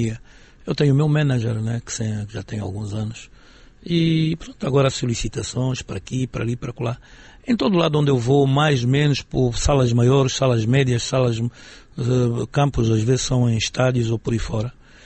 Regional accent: Angola; eu sou angolano

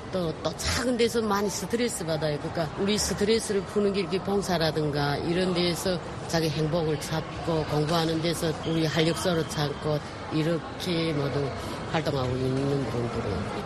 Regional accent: Daegu, South Korea; now in Seoul, South Korea; KTX 대구 가면 좀 시간은 걸리더라도 즐겁더라고요. 힘들어도 또 그게 우리 고향 분들이 따뜻함이라 할까요?

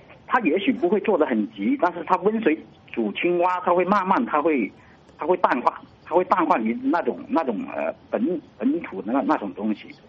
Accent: Guangdong, China; 我本身我是在广东，我又是广东人，我也在大陆出生

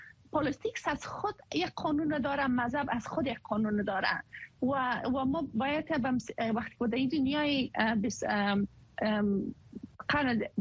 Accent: Afghanistan; born there; خودم در افغانستان به دنیا آمدیم، زادگاه ما افغانستان بوده

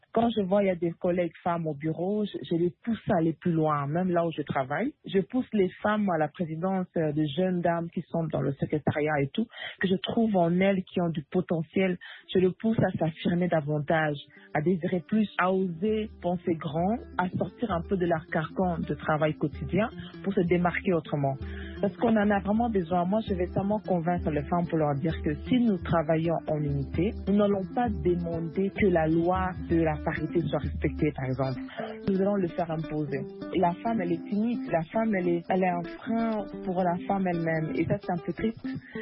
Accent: DR Congo; comment on peut l'appliquer chez nous au Congo.

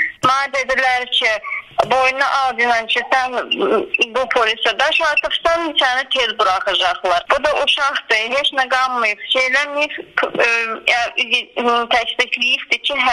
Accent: Moscow, Russia; moved away; Belə yaxşıdır, düzdür, Moskvada böyümüşük, Moskvada oxumuşuq. Amma 8 ildir ki, burada yaşayırıq.

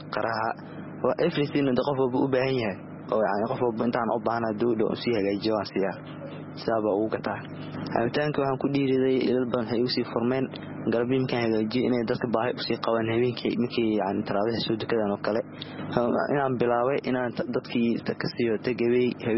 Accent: Mogadishu, Banadir, Somalia; waxaan ku dhashay Muqdisho waxaan ku soo babaray xagga Muqdisho

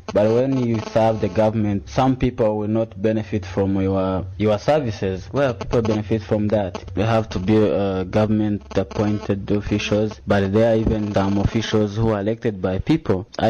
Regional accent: Kigali, Rwanda; I'm from Kigali, Rwanda.

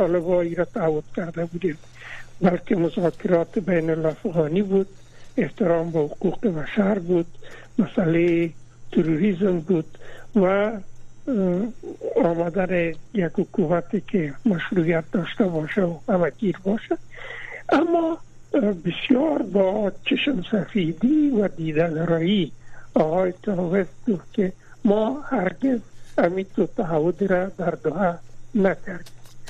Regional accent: Afghanistan; چون خود ما جامعه افغانی هستیم

